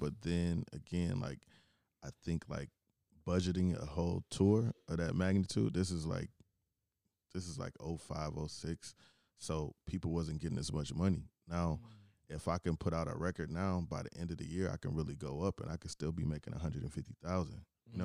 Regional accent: Chicago, Illinois, United States; born there; I was born in Chicago, so I was in the kitchen in Chicago, and I just loved music.

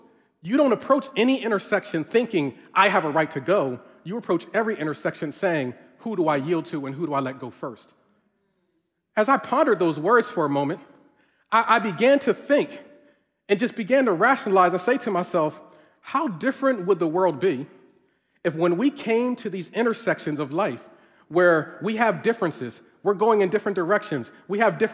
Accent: Northeast, United States; I'm from the Northeast, and so I'm thinking that he's going to say New York.

